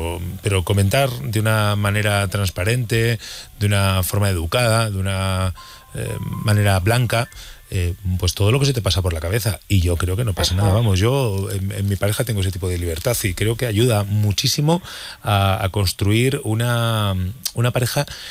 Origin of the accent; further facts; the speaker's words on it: Burgos, Castile and León, Spain; nuestra corresponsal en mi tierra, en Burgos